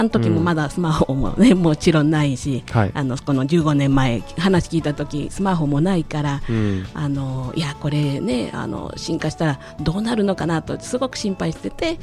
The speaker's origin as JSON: {"language": "Japanese", "country": "Mexico", "tie": "born or raised there", "said": "私がのメキシコ生まれ育ち、はい、で、私 の, 生まれあの育った環境ではテレビがなかったんですね"}